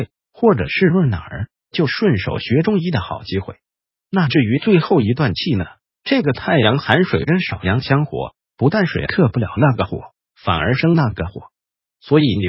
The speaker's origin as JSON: {"language": "Chinese", "country": "Taiwan", "said": "就你们大陆人没有我们台湾人那么厥阴病，"}